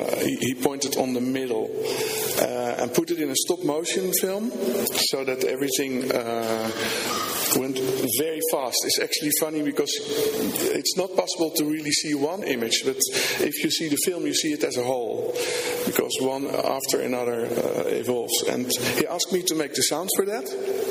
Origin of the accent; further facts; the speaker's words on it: Rotterdam, South Holland, Netherlands; I'm from Rotterdam, Netherlands.